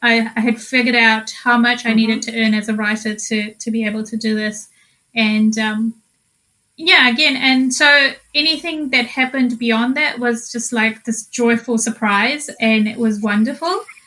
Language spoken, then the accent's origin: English; New Zealand; also born or lived in Fiji; And and so I was born in Fiji, and it's a tiny dot of an island in the Pacific. And I grew up in New Zealand